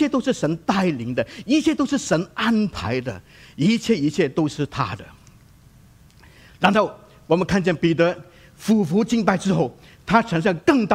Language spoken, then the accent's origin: Chinese; Guangdong, China; 你知道我是广东人哈，但是呢我祷告是用普通话祷告的啊，很多年来都这样子啊。当然有时候要广东话祷告我也可以